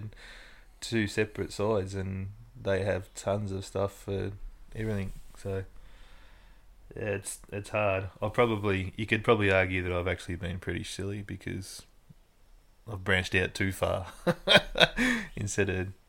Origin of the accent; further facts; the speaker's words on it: Boronia, Victoria, Australia; Boronia, Furniture Gully.